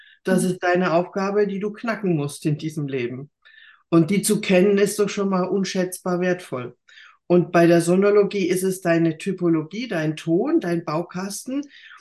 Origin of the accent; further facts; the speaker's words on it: Bavaria, Germany; aus so einem kleinen Dorf, wo ich herkomme, im tiefsten Franken, da wird man nicht Sängerin.